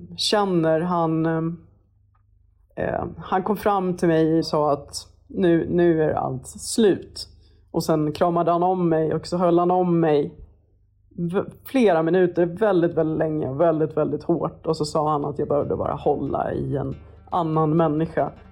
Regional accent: Kabul, Afghanistan; Och jag vill sitta hemma i Kabul och se ut över bergen.

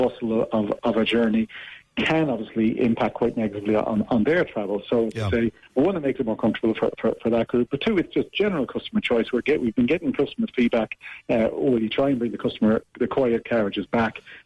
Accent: Dublin, Leinster, Ireland; my mother's from Cork and I'm from Dublin

